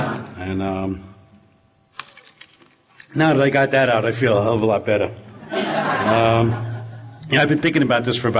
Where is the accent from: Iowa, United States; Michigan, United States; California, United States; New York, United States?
New York, United States; Brooklyn; now in Dumont, United States; I grew up in Brooklyn and moved up to Jersey about 30 years ago.